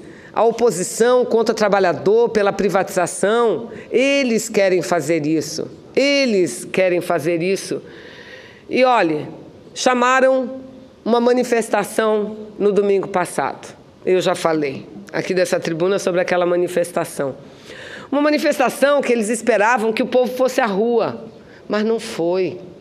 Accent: Manaus, Amazonas, Brazil; Lá no meu estado do Amazonas, lá na minha cidade de Manaus

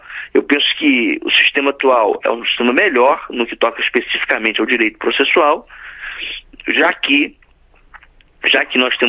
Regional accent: Rio de Janeiro, Brazil; Eu, por exemplo, sou oriundo do estado do Rio de Janeiro, mas também trabalho aqui em Brasília.

